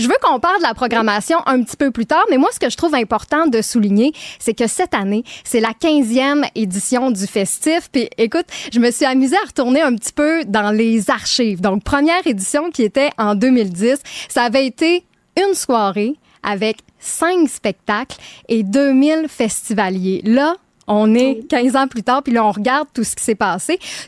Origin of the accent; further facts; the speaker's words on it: Quebec, Canada; moi, je suis une fière charlevoisienne